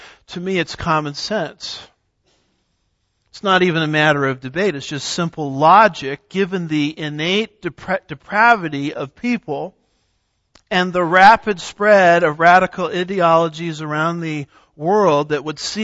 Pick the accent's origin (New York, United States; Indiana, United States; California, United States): California, United States; My home state of California, Dianne Feinstein made this statement.